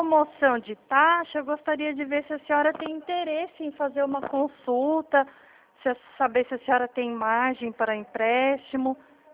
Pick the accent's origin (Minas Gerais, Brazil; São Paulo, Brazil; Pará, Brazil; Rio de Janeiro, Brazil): São Paulo, Brazil; Atibaia; Eu sou de Atibá, interior de São Paulo, tá?